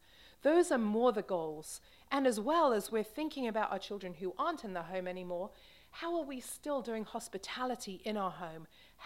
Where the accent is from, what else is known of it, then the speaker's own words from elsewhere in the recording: England, United Kingdom; accent: English; So hopefully my English accent will keep you awake well enough to get us through this last amazing chapter and verses that we're going to look at.